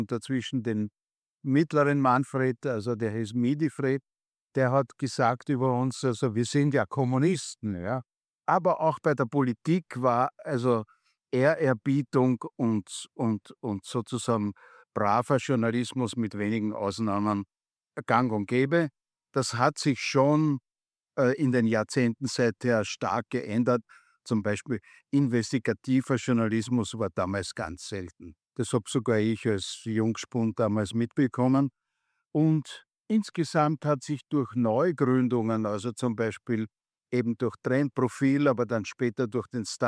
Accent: Vienna, Austria; bin geborener Wiener, auch ein geeichter Wiener

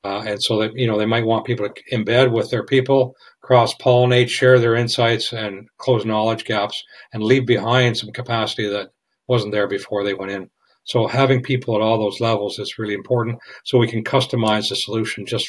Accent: Canada; because I had said I was from Canada. And we said, oh, well, I'm from Canada too.

